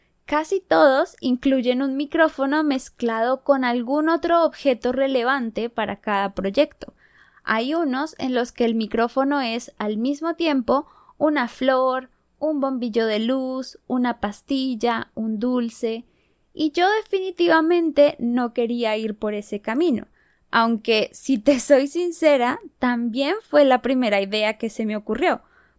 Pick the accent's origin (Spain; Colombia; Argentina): Colombia; se produce mucho en Colombia, que es de donde soy yo también.